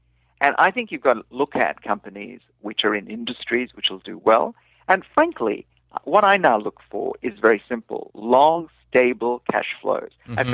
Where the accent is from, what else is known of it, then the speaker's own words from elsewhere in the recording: India; from India, and I'm not from Sri Lanka